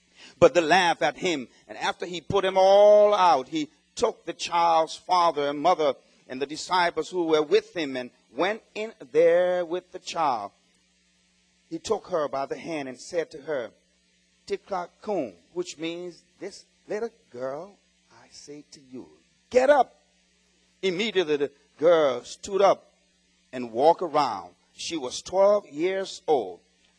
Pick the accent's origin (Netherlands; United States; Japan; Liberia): Liberia; We grew up together in Liberia, she and her husband.